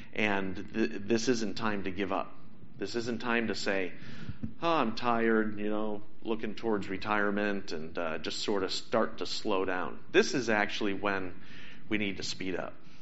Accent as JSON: {"language": "English", "town": "Kingston", "region": "Massachusetts", "country": "United States", "tie": "born or raised there", "said": "Wendy grew up in Marshfield. I grew up in Kingston."}